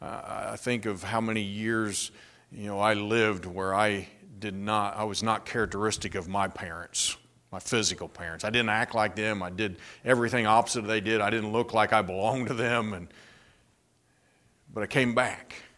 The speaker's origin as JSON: {"language": "English", "town": "Middletown", "region": "Ohio", "country": "United States", "tie": "born there", "said": "I was born in August of 65 in Middletown, Ohio."}